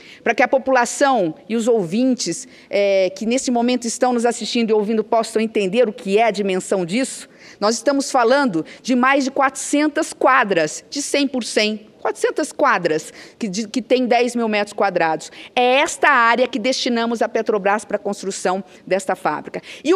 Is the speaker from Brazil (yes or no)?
yes; Três Lagoas, Mato Grosso do Sul, Brazil; no nosso estado, nosso querido Mato Grosso do Sul, na minha cidade natal, senadora Vanessa, a cidade de Três Lagoas